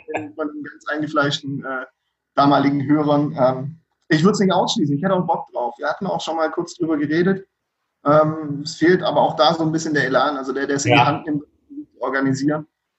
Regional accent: Donzdorf, Baden-Württemberg, Germany; Ich komme ursprünglich eigentlich auch aus der Ecke um Donsdorf.

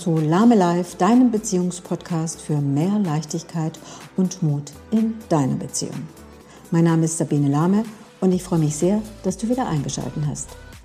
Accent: Baden-Württemberg, Germany; Aufgewachsen bin ich am Rande der Schwäbischen Alb.

